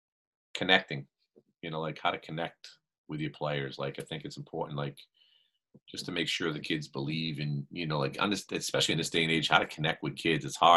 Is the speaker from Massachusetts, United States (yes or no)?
yes; Boston, Massachusetts, United States; I grew up in Boston, so yeah.